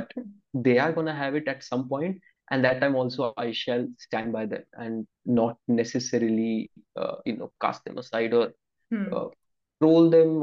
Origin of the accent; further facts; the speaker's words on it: India; English is a second language; me as an Indian spectator